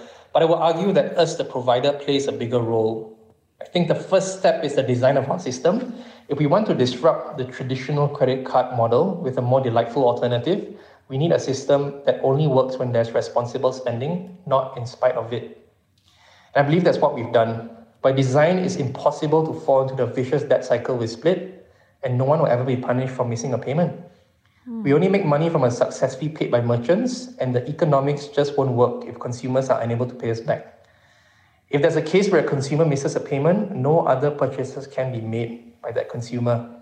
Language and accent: English; Malaysia; English is a second language; being Malaysian myself